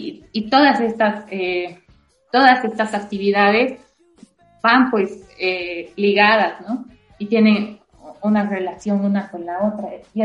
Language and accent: Spanish; Bolivia; como bolivianos deberíamos conocer.